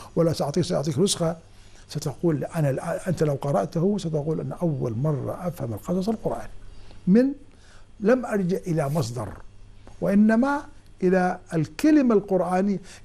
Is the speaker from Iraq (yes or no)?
yes; Iraq; الدور أنني أثبتت أننا كعراقيين ونحن عراقيون، نحن شعب واحد